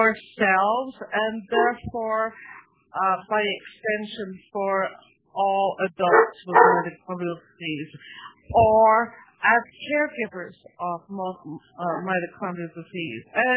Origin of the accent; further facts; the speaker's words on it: Canada; I'm a Canadian also, and perhaps I can be of some help for you.